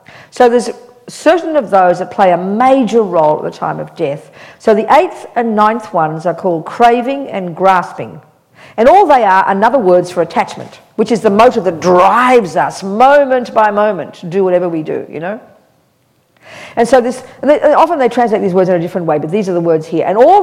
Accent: Australia; I'm a Buddhist nun, I'm Australian, I'm this, I'm old

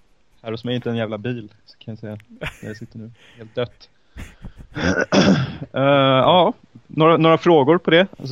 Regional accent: Sweden; det är bara för att kanske jag är svensk då som jag reagerar på allt det här.

